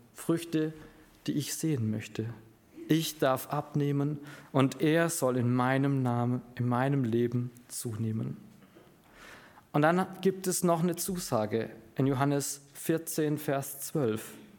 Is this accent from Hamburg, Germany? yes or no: no; Schwäbisch Hall, Baden-Württemberg, Germany; Und ich komme aus Schwäbisch Hall, aus einer Salzstadt.